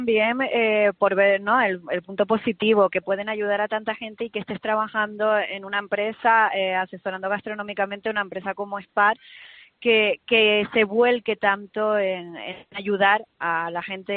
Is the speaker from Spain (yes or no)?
yes; Canary Islands, Spain; qué gente más solidaria somos el pueblo canario